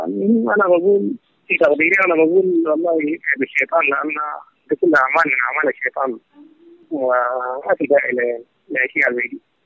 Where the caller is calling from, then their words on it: Khartoum, Sudan; من الخرطوم، أنا ساكن من الخرطوم.